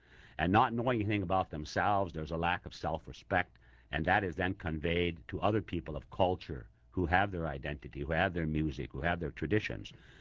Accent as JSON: {"language": "English", "region": "Minnesota", "country": "United States", "said": "Well, first of all, I come from the Chippewa Nation in Minnesota"}